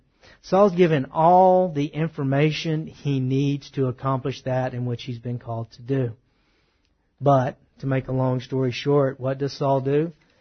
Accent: Texas, United States; Now, we're from Texas. We have cows. We don't have sheep out here.

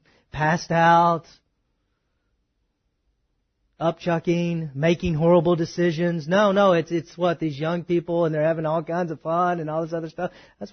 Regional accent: Texas, United States; of course I grew up in East Texas, it either stings you, bites you, gores you.

